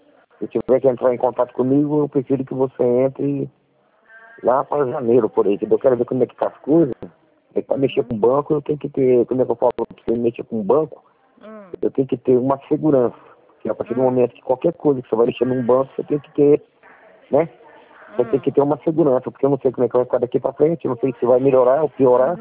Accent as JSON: {"language": "Portuguese", "town": "Maringá", "region": "Paraná", "country": "Brazil", "said": "sou de Maringá, no Paraná."}